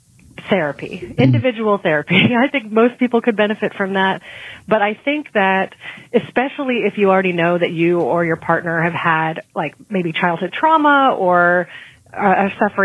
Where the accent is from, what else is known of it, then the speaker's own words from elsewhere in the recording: Durham, North Carolina, United States; Hey, Kim and Penn … I'm from Durham, North Carolina.